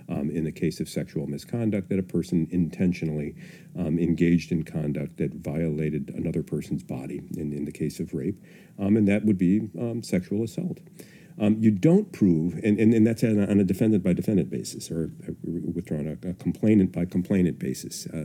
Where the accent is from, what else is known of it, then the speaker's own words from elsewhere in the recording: Connecticut, United States; In Connecticut, my home state, the courts have even gone so far as to say